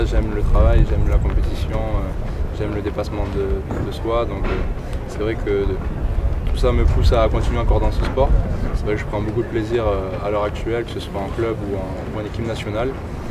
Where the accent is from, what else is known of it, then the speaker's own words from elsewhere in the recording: France; je suis originaire de Bagnols-sur-Mer, donc du coup je jouais au handball là-bas, dans un petit club.